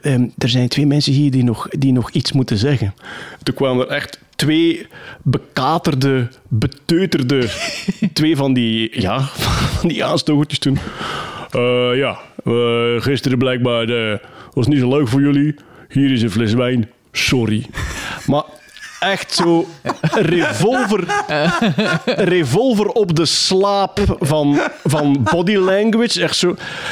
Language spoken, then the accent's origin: Dutch; Wachtebeke, East Flanders, Belgium; Opgegroeid in Wachtebeek, plattelandsdorp. Gent was eigenlijk al echt aanpassen voor mij.